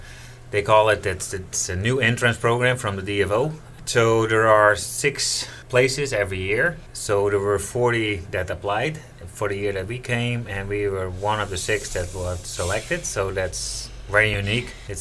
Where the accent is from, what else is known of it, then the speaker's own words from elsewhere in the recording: Netherlands; We're from Holland, so as a young guy I was working at a dairy farm after school and all that stuff.